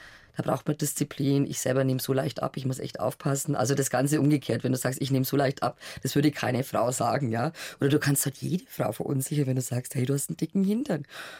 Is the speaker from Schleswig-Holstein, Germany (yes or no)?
no; Bavaria, Germany; Aber ich liebe halt meine Heimat. Ich finde Bayern großartig. Ich bin wirklich begeistert, dass ich in diesem Land leben darf.